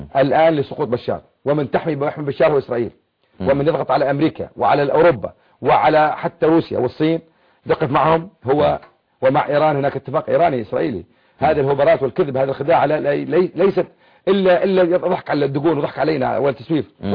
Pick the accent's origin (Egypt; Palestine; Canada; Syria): Syria; Quneitra Governorate; وانا ابن الجولان